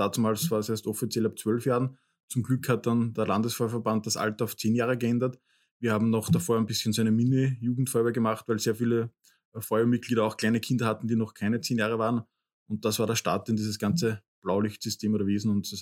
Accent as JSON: {"language": "German", "town": "Waidhofen an der Ybbs", "region": "Lower Austria", "country": "Austria", "tie": "born or raised there", "said": "Aber aufgewachsen bin ich in Weidhofen an der Ybbs, im wunderschönen Ybbstal."}